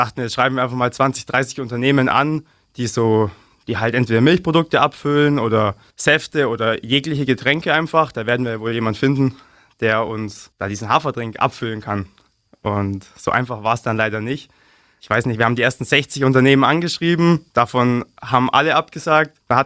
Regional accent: Lechhausen, Bavaria, Germany; Ich persönlich bin aus Lechhausen und wir haben selber einen landwirtschaftlichen Betrieb im Landkreis Günzburg.

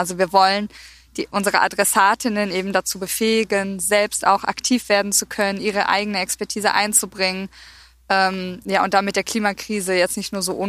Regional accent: Essen, North Rhine-Westphalia, Germany; born there; Zum einen bin ich auch hier im Ruhrgebiet geboren, nicht weit von Bochum in Essen. Und es ist einfach eine Region, die sehr stark von der Industrie geprägt ist

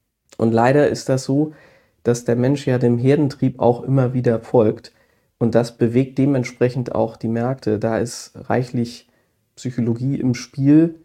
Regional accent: Flensburg, Schleswig-Holstein, Germany; Beide Ecken sind ganz anders vergleichsweise als meine Heimat Flensburg oder eben Langballig.

